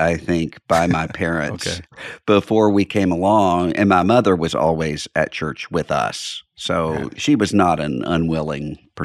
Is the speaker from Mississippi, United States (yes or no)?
yes; Biloxi, Mississippi, United States; now in Nashville, United States; I'm from Biloxi, Mississippi, which is on the Mississippi Gulf Coast, right out from New Orleans. Mm. That's where I grew up. And we live now in Nashville, Tennessee.